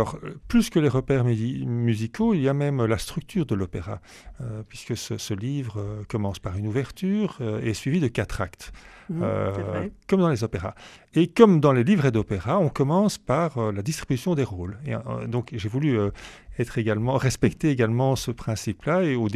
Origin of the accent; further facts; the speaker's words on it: Waterloo, Wallonia, Belgium; Je viens du seul village de Belgique que tous les Français connaissent, en effet.